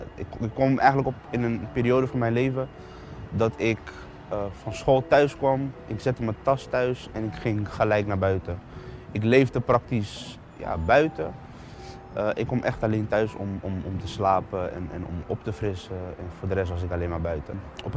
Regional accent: The Hague, South Holland, Netherlands; Ik kom uit Den Haag.

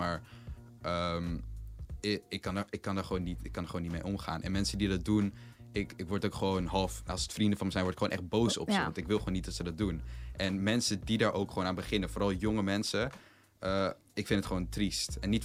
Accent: Zandvoort, North Holland, Netherlands; also born or lived in Haarlem; ik ben geboren in Haarlem en ik ben opgegroeid in Zandvoort. Maar de laatste tijd ben ik wel heel vaak in Amsterdam. Dus ik kan wel zeggen dat ik een beetje wat van op heb gepikt.

